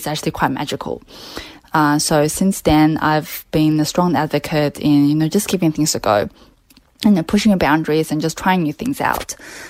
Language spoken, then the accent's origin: English; Adelaide, South Australia, Australia; I grew up in Adelaide, and I think it would have been second year of university.